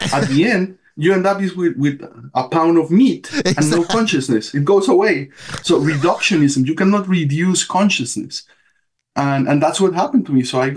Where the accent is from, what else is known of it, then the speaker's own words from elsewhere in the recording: Colombia; so I grew up in Colombia.